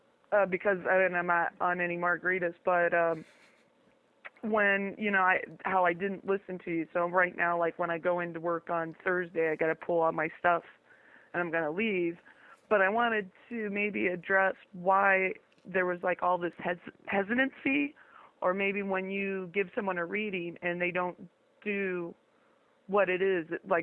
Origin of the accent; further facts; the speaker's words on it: Midwest, United States; I'm originally from the Midwest, so I think it's just like a nice Midwest, you know, you're cordial